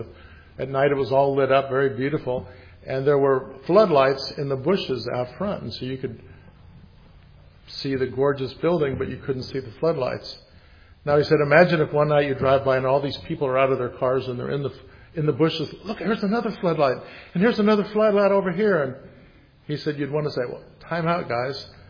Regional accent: United States; I mean, I grew up in America. I heard about Jesus from the time I was a little kid.

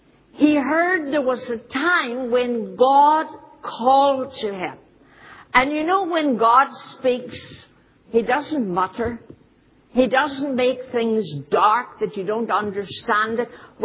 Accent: Lurgan, Northern Ireland, United Kingdom; he forgot I came from Lurgan.

